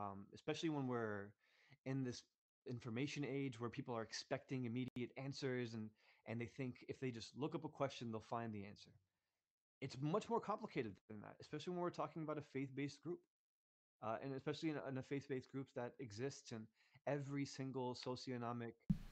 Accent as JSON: {"language": "English", "town": "Newark", "region": "New Jersey", "country": "United States", "tie": "born or raised there", "said": "growing up in Newark, New Jersey, being able to interact with city people"}